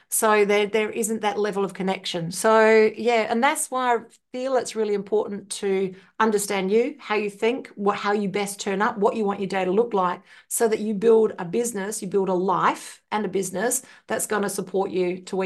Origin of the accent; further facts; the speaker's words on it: Ireland; spelt with an S because I'm Irish. Yes. So the C is American. So I'm Irish.